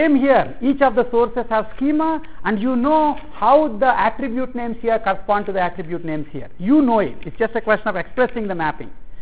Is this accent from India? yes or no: yes; India; you know, I'm from India, so I can outsource.